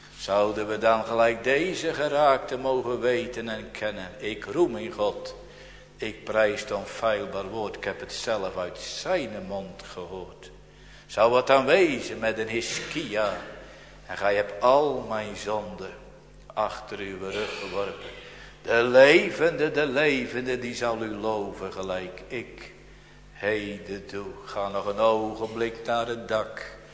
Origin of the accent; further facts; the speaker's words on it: Strijensas, South Holland, Netherlands; born there; aan de plaats mijner geboorte waar ik vandaan kom, een klein dorp, Strijensas in de Hoekse Waard gelegen.